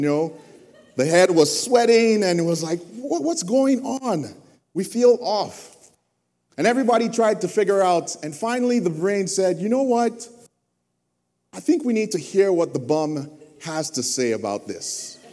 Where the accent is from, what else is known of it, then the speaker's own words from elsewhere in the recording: Nigeria; as a Nigerian growing up in Nigeria